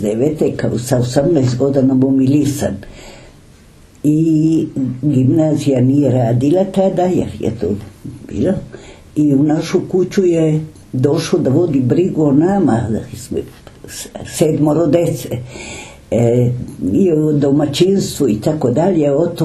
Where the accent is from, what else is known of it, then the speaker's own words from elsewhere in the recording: Istria County, Croatia; born there; ja sam rođena u Istri gde sam doživila prve nevolje nas koji smo, nismo bili Italijani.